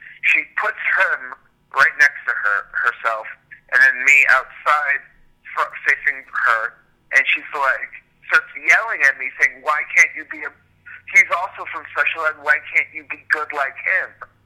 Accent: New Jersey, United States; Well, I'm from Jersey, too.

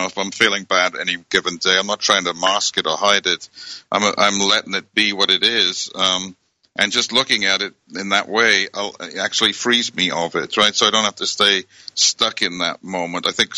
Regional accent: United Kingdom; When I was living in Eastbourne in Britain, I'm originally from Britain

